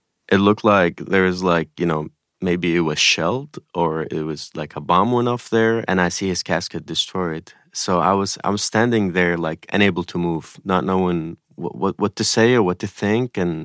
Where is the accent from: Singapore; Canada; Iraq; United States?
Iraq; moved away; I was born in the Iraq-Kuwait war and then, lived through the U.S. imposed sanctions, which were very difficult.